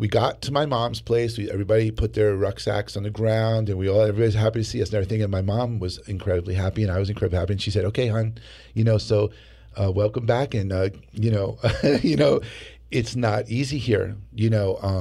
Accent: Short Hills, New Jersey, United States; we lived in Short Hills, New Jersey. And, I grew up there. It was beautiful, beautiful upbringing.

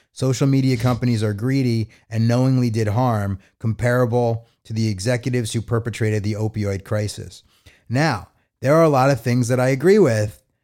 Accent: Utah, United States; the governor of my home state of Utah

